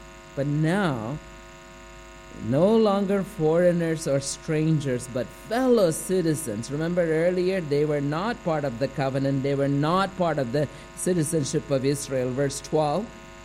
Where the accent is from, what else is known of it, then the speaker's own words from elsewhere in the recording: India; because I grew up in British India, it was by that time independent, but still we called it at that time British India.